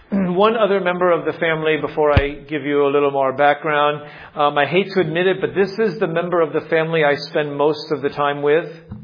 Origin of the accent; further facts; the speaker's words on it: Miami, Florida, United States; I grew up in Florida, in the U.S., Miami, Florida, Miami Beach area. That's where I was born.